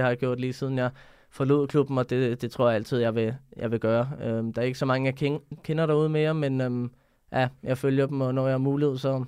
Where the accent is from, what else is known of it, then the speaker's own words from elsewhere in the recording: Brøndby, Capital Region of Denmark, Denmark; det var ikke i nærheden at være det samme som hjemme i Brøndby